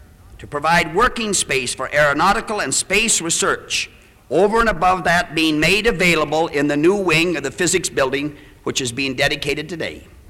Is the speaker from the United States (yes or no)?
yes; Midwest, United States; born there; and I might add that I was born in the Midwest and live here.